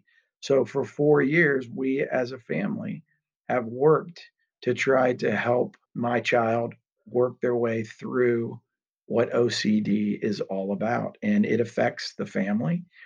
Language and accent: English; Beaver Creek, Ohio, United States; I grew up in Beaver Creek. And as far as I knew, I didn't know anybody that was gay.